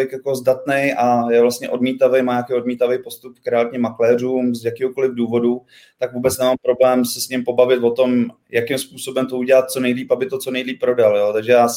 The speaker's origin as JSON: {"language": "Czech", "region": "Prague", "country": "Czechia", "tie": "born or raised there", "said": "Já jsem vlastně Pražák, bydlím celý život tady na Praze 8 a v Ďáblicích"}